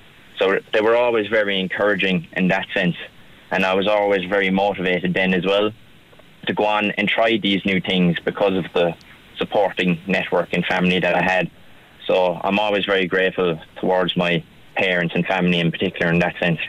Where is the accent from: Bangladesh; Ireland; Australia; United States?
Ireland; Munster; accent: Kerry; And in my own words and in my own Kerry accent, I said, sure, look, I'll go for the crack and I'll see how it's like.